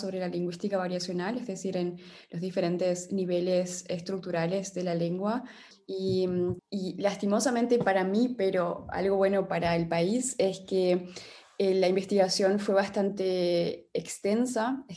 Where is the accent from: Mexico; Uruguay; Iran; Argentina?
Uruguay; also born or lived in Paraguay; now in Germany; como ya lo acabas de decir tú, y soy sudamericana, es decir, que nací en Paraguay y después me mudé con mi familia a Uruguay, pero ya hace 10 años que vivo acá en Alemania